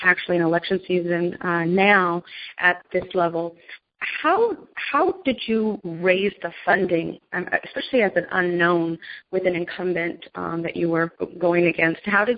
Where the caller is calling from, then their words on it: California, United States; I'm calling from the Sacramento Valley in Los Angeles.